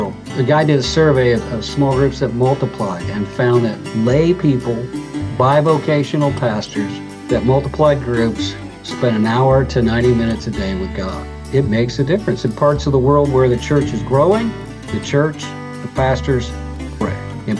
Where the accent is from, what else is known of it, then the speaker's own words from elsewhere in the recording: Chillicothe, Ohio, United States; Yeah, I grew up in the big city of Chillicothe, Ohio, which you guys have heard of.